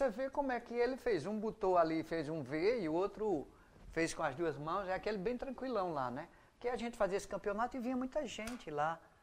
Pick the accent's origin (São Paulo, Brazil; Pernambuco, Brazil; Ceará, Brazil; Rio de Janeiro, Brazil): Pernambuco, Brazil; Toritama; born there; also born or lived in Caruaru / Recife; na realidade, eu nasci em Toritama.